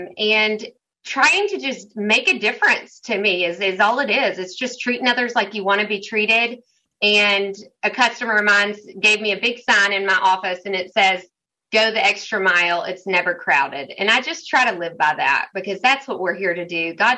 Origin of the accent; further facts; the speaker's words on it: Carville, Tennessee, United States; We're all about families here, and born and raised in Carville, Tennessee, it just is home.